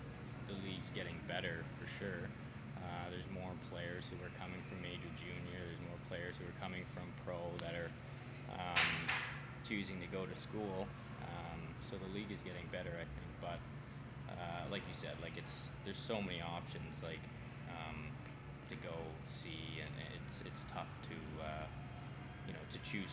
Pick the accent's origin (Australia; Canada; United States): Canada; Toronto, Ontario; Like growing up in Toronto, like, minor hockey's pretty crazy